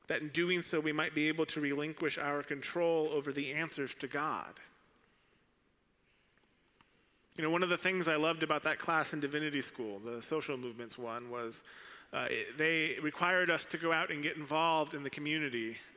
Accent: Arizona, United States; now in Nashville, United States; I learned that even though I came from Arizona

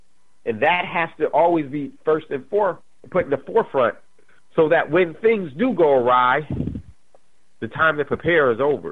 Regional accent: New Jersey, United States; because I grew up in Jersey, just outside of New York.

